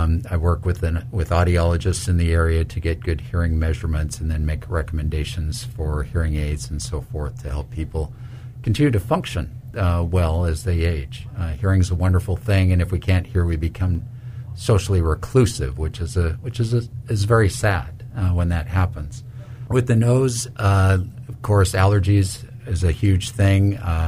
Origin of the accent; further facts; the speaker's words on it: Seattle, Washington, United States; I'm originally from the Seattle, Washington area